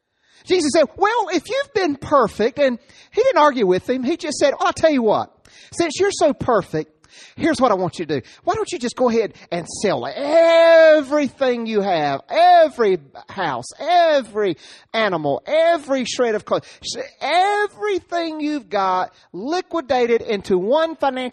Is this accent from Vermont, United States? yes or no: no; Rocky Mount, North Carolina, United States; When I was 5 years old, before I even knew the ABCs, I was stealing from White Supermarket in Rocky Mountain.